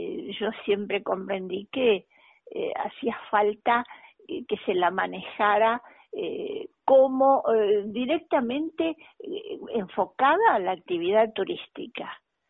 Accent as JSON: {"language": "Spanish", "town": "General Madariaga", "region": "Buenos Aires Province", "country": "Argentina", "tie": "born or raised there", "also_born_or_lived": "Pinamar", "said": "desde la edad de cero, amé Pinamar. Y era tan mío como Madariaga."}